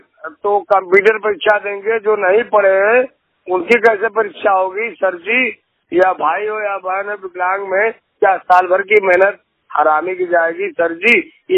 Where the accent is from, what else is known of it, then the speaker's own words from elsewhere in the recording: Suddipur, Uttar Pradesh, India; मेरा जिला बनारस पोशीपुर ग्राम सुद्दीपुर से मैं